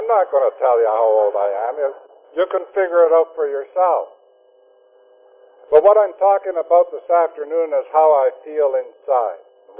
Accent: Winnipeg, Manitoba, Canada; I was born and raised in Winnipeg, attended school, high school there

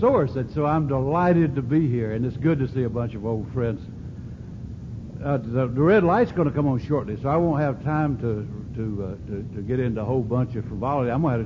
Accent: Aberdeen, North Carolina, United States; an alcoholic. I'm from Aberdeen, North Carolina.

